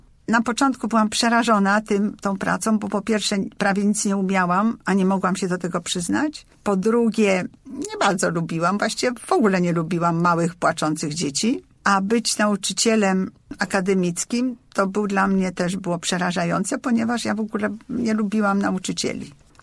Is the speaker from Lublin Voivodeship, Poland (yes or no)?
no; Gdynia, Pomeranian Voivodeship, Poland; also born or lived in Warsaw / Berlin; W Warszawie się urodziłam, ale ja się właściwie wychowywałam u babci w Gdyni i jestem wielką fanką Trójmiasta i tam też zaczęłam chodzić do szkoły podstawowej. Ale potem mieszkałam przez wiele lat w Warszawie. W Warszawie również studiowałam. Potem wyjechałam do Niemiec